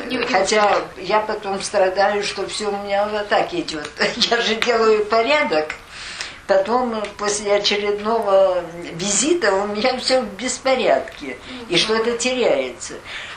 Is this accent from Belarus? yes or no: no; Vorkuta, Komi Republic, Russia; я сказала, что я из Воркуты.